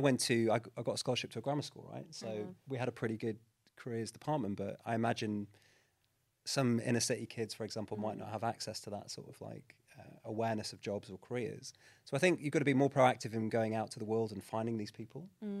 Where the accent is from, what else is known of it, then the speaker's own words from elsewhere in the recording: Blackpool, North West England, United Kingdom; So I'm originally from Blackpool.